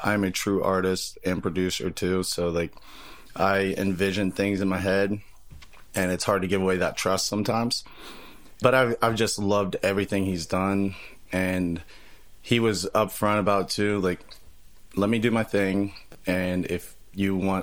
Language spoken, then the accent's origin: English; Senecaville, Ohio, United States; also born or lived in Columbus; so I was born in Columbus when I was very young. I think I was 7. My dad moved us from Columbus to Senecaville, Ohio, which is a little town of like 200 people, middle of nowhere.